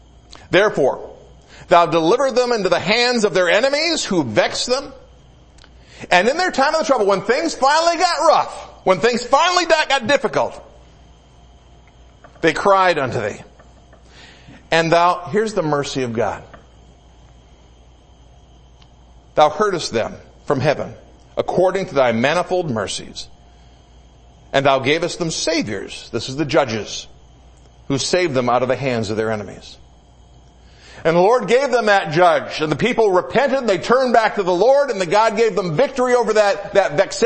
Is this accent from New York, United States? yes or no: no; Detroit, Michigan, United States; I grew up in the Metro Detroit area. I've been here more than half my life, but I grew up in the Metro Detroit area.